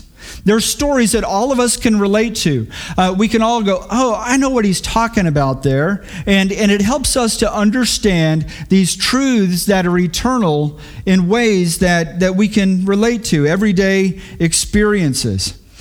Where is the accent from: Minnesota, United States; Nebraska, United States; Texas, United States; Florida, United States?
Texas, United States; Houston; Growing up in Houston, we had a big garden in our backyard, and we grew all kinds of things, tomatoes, cucumbers, and we grew okra